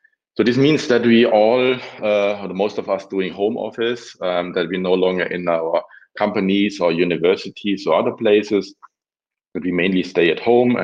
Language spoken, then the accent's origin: English; Reutlingen, Baden-Württemberg, Germany; born there; English is a second language; I was born in Reutlingen, Germany here. I still will do my presentation in English so that more people can understand it, hopefully.